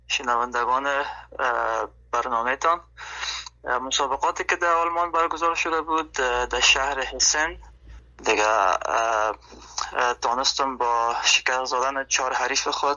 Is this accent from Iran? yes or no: no; Afghanistan; now in Germany; از افغانستان آلمان آمدم